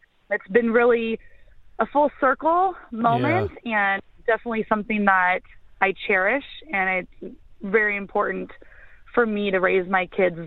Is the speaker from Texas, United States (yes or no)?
no; Fair Oaks, California, United States; I was born in Fair Oaks, California, which is a little suburb outside of Sacramento, and there were 3 kids.